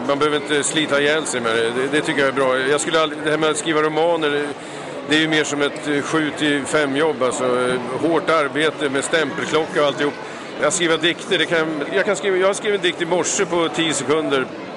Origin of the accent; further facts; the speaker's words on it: Vingåker, Södermanland, Sweden; Jag uppväxte i en liten ort som heter Vingåker, född 1959. Jag växte upp i en ganska typisk arbetarfamilj